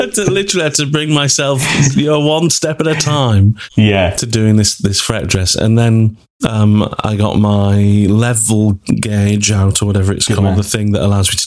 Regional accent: North West England, United Kingdom; like I'm now at the point where I've spent the majority of my life down south rather than, you know, my home town from up north, you know, from near Manchester.

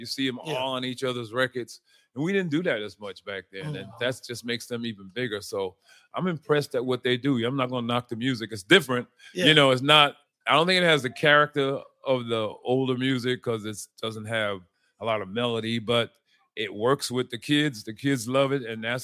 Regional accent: Providence, Rhode Island, United States; You know, I'm from Providence, Rhode Island, you know, so I went back there and I have a celebrity golf tournament there.

